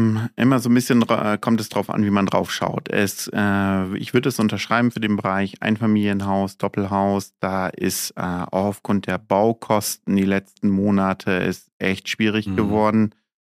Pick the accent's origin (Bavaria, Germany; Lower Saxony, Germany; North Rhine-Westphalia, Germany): Lower Saxony, Germany; Aurich; born there; moved away as an adult; also born or lived in Oldenburg; Bin gebürtiger Auricher, dann aber 2005 nach Oldenburg gewechselt, 20 Jahre bei der LZO dort gearbeitet, zuletzt in der Innenstadt.